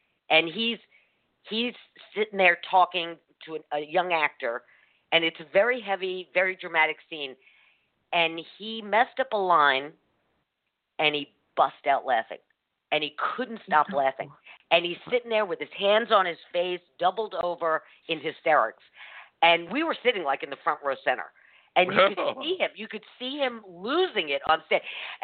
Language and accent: English; New York, United States; There was a theater out in Jones Beach. I'm from New York.